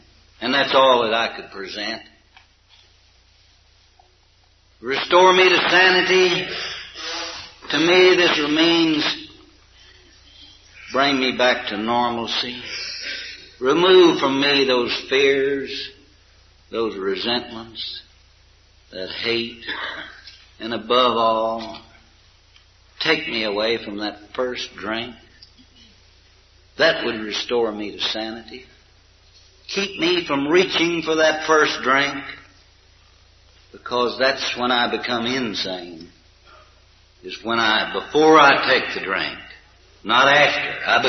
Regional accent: Oklahoma City, Oklahoma, United States; I'm from Oklahoma City.

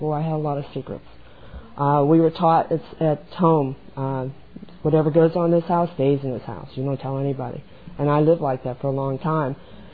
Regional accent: Brookfield, Ohio, United States; I'm from Brookfield, Ohio.

